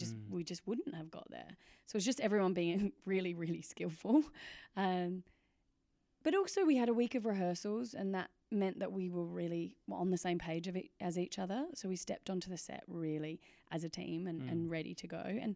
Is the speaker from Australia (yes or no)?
yes; Australia; I'm Australian